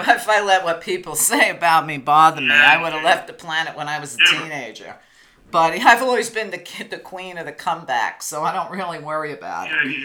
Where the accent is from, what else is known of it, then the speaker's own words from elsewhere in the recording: New York, United States; growing up in New York, one of the top things of business that they taught us